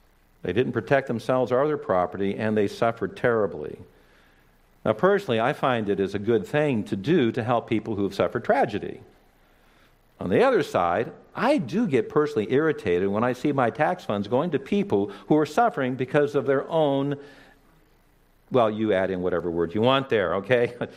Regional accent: California, United States; Growing up in California, you constantly get these warnings.

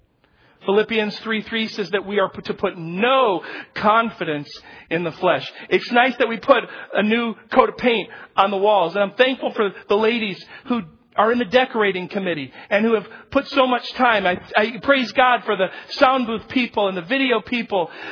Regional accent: Spain; moved away as an adult; now in United States; When I came from Spain to the United States to pastor, I was so humbled that I would be called to be a pastor.

